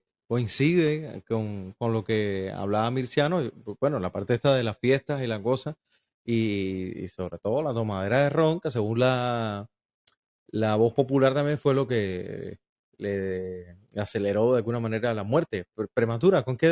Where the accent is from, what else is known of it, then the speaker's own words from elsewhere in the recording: Camagüey, Cuba; born there; Yo nací en Camagüey.